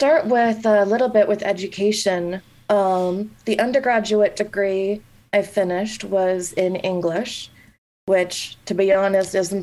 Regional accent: Blue Springs, Missouri, United States; My folks live back where I grew up in Blue Springs, a suburb of Kansas City.

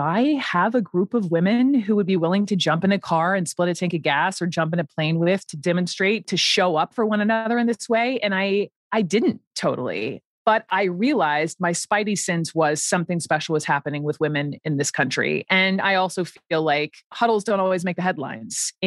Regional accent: Atlanta, Georgia, United States; let me check my privilege right here as a white woman born and raised in Atlanta.

